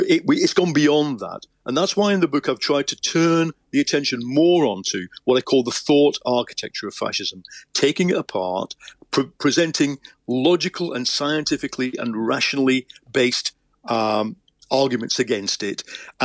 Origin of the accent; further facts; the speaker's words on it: Leigh, North West England, United Kingdom; I mean, my hometown in the northwest of England, Lee